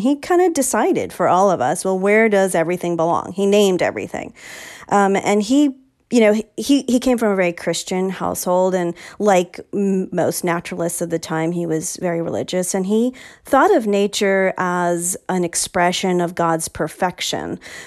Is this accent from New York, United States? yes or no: yes; New York City, New York, United States; I'm from New York City. That's where I was born.